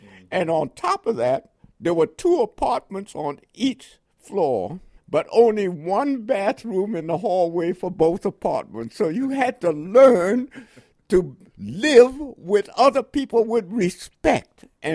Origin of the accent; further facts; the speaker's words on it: New York City, New York, United States; also born or lived in Panama; I wasn't quite 3 years old when we immigrated from Panama to Harlem, New York. The first memory I have is living in that first apartment building near 137th Street at 8th Avenue.